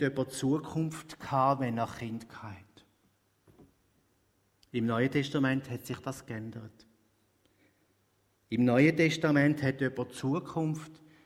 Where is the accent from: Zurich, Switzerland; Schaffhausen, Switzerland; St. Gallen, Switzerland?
Schaffhausen, Switzerland; Ich komme aus der Region Schaffhausen.